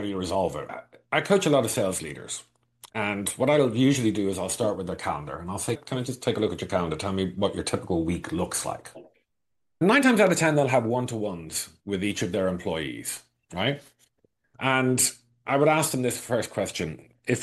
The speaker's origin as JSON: {"language": "English", "country": "Ireland", "tie": "born or raised there", "said": "And growing up in Ireland, we weren't Catholics and everyone on our entire street was Catholic, right?"}